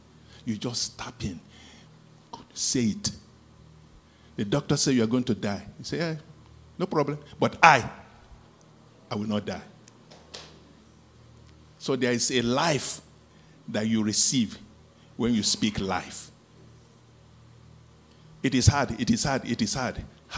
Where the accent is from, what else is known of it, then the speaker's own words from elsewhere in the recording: Jos, Plateau, Nigeria; I was born in Jos and I grew up in Jos until I left.